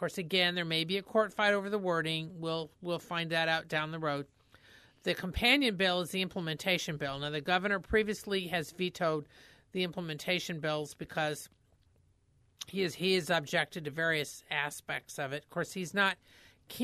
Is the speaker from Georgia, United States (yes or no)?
no; Indiana, United States; I'm from Indiana, and I've looked into that.